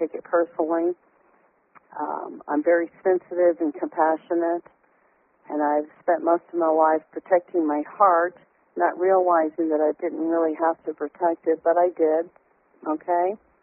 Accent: Hawaii, United States; accent: southern drawl; I am very divinely proud of being Hawaiian and from the culture. I do speak with a southern drawl

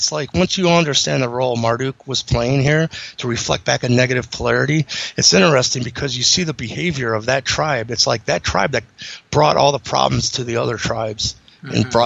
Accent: Eastlake, Ohio, United States; which is my hometown of Eastlake, Ohio.

